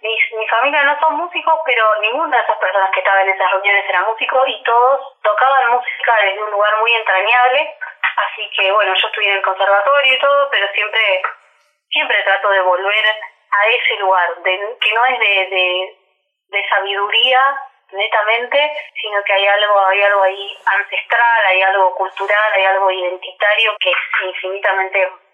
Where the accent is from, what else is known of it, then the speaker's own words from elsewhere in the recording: Buenos Aires, Argentina; born there; Mi familia es del interior. Nosotras con mi hermana nacimos en Buenos Aires, pero mi familia es del interior. Y como buen provinciano en la capital, mis viejos se dedicaron a juntarse con un montón de amigos también de distintas provincias, todos provincianos idos a vivir a la gran ciudad.